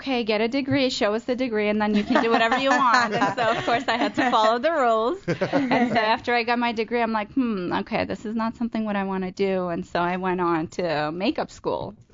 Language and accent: English; Armenia; now in United States; No, I'm originally from Armenia.